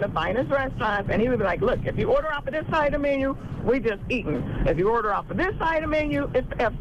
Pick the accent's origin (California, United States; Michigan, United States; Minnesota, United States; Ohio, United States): Ohio, United States; Dayton; I'm kind of from Dayton, Ohio.